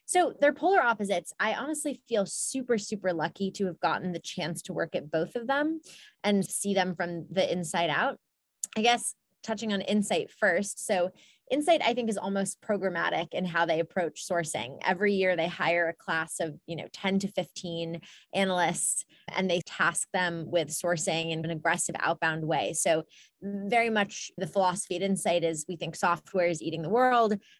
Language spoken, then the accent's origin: English; Ann Arbor, Michigan, United States; So I grew up in Ann Arbor, Michigan. My parents are academics and professors at the University of Michigan there.